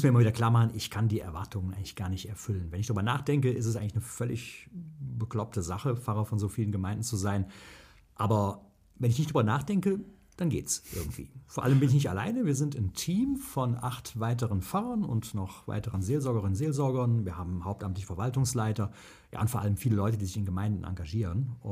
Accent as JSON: {"language": "German", "town": "Leverkusen", "region": "North Rhine-Westphalia", "country": "Germany", "tie": "born or raised there", "said": "Ich bin in einer Kirchengemeinde groß geworden, in meinem Heimatdorf. Das ist Leverkusen-Bürich auf der anderen Rheinseite, da wo die Wupper in den Rhein fließt."}